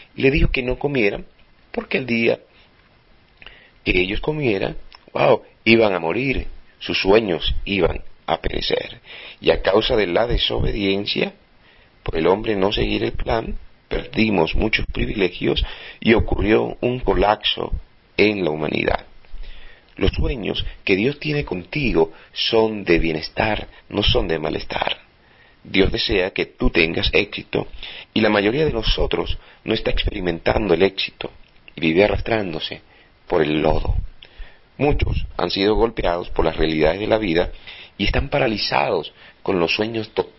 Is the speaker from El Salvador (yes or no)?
no; Venezuela; moved away as an adult; now in Panama; Soy venezolano y desde hace 2 años aproximadamente estamos en Panamá